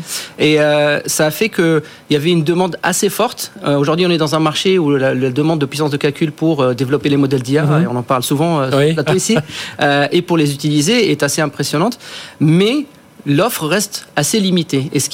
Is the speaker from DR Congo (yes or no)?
no; Tunisia; born or raised there; moved away as an adult; also born or lived in France / United States